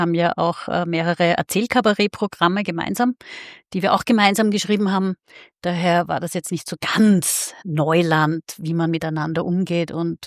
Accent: Austria; Und Hallstatt ist ja bei uns in Österreich.

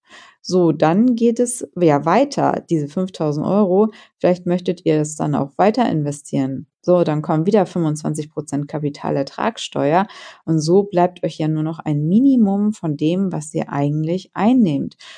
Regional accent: Germany; Für mich ganz klar ist Deutschland leider, leider Gottes nicht mehr der Place to be. Ist mein Liebling, mein Heimatland, mein Lieblingsland mal so gewesen.

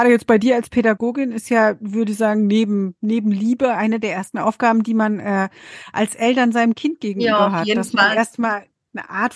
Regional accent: Germany; Bei uns in Deutschland gibt es so einen Yogi-Tee und da steht immer ein Spruch drauf auf dem Teebeutel.

